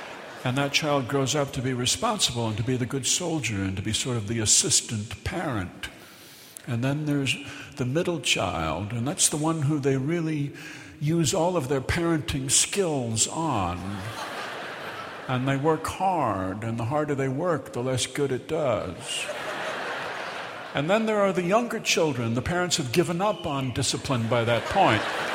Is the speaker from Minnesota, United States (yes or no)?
yes; Minnesota, United States; except we're from Minnesota and we're not an easily inspired people because we have winter there, which is a heavy dose of realism.